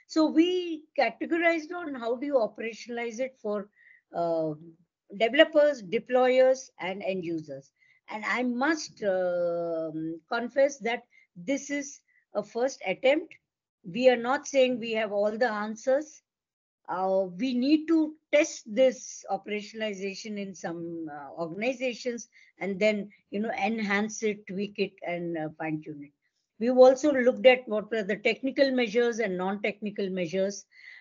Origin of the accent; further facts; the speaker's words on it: Andhra Pradesh, India; a statewide government to citizen e-governance project in my home state, then Andhra Pradesh, combined Andhra Pradesh.